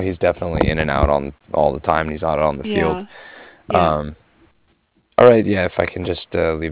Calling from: Cardiff, Wales, United Kingdom; And I was calling from Cardiff. It's Card, as in dog, Iff, like Frank.

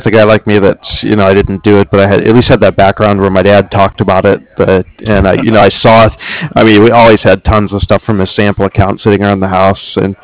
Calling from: San Diego, California, United States; I'm in San Diego.

